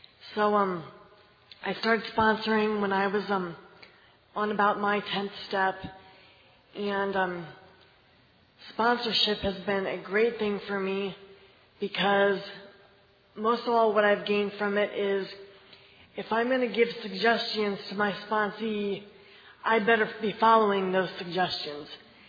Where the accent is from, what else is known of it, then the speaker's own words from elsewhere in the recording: Fort Wayne, Indiana, United States; I am from Fort Wayne, Indiana.